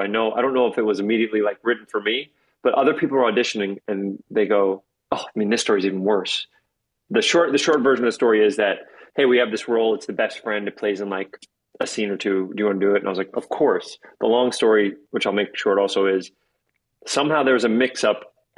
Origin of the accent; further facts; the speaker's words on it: New York, United States; you know, I grew up in New York, and so one of my favorite things is putting on earphones, listening to music, and walking the streets.